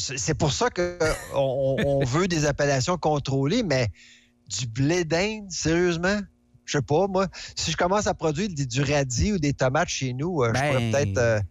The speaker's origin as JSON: {"language": "French", "region": "Quebec", "country": "Canada", "said": "moi, je viens des cantons de l'Est."}